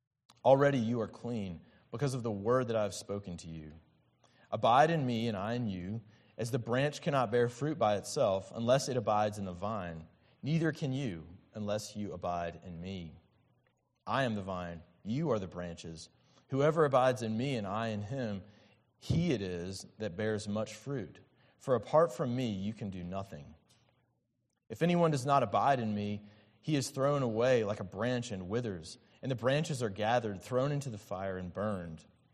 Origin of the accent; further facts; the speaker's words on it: Alabama, United States; also born or lived in Malaysia; now in Houston, United States; I'm from Alabama. My wife is from Georgia